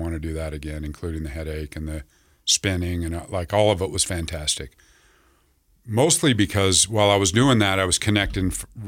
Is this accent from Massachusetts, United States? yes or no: no; Salt Lake City, Utah, United States; I grew up Jewish in Salt Lake City.